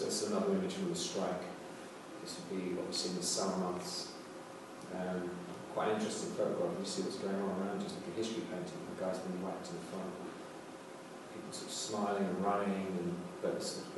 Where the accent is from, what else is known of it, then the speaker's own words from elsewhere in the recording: London, United Kingdom; as a child, as a young person growing up in Britain.